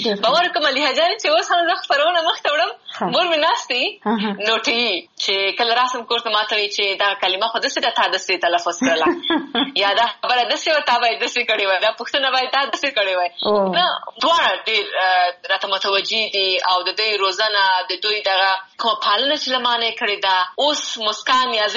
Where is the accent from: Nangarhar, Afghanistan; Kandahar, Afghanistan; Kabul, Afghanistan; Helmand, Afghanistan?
Kabul, Afghanistan; دا سمه ده چې زه د افغانستان یم، او بیا په افغانستان کې د لغمان ولایت یم. په کابل کې زیږیدلی یم، کابل کې مې ژوند کړی دی، ښوونځی مې هم په کابل کې لوستی دی، پوهنتون مې هم په کابل کې لوستی،